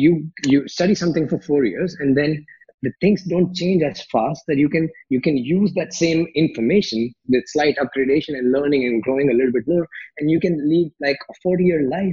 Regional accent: India; And in my society, like everybody was doing doctor, engineer, lawyers, because I grew up in India, right?

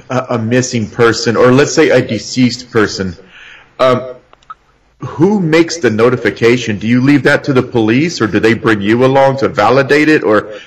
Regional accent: Arizona, United States; I grew up in Arizona.

